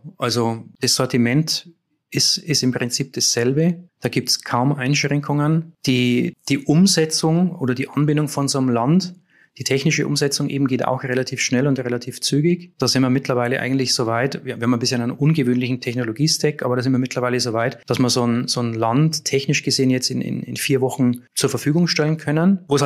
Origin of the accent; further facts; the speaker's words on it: Bavaria, Germany; Die meinen wahrscheinlich, ich bin Österreicher, weil ich aus Bayern komme.